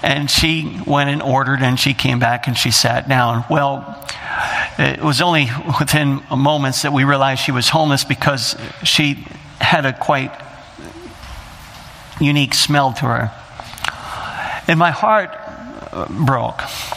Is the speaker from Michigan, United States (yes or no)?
yes; Michigan, United States; And so we were excited. We're from Michigan.